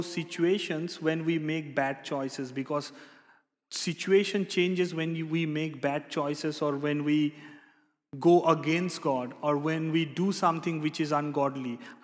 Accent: India; I'm from India and we use a lot of spices in our food.

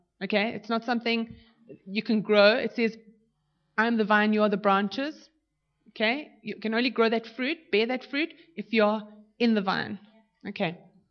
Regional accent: Johannesburg, Gauteng, South Africa; I'm not just Greek, I'm also Greek from Joburg, so I can do kugel like you've never seen.

